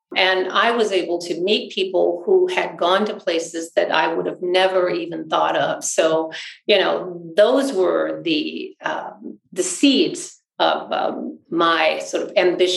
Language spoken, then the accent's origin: English; Mobile, Alabama, United States; born there; Well, you know, I was born in Mobile, Alabama, and I'm the youngest of 8 children.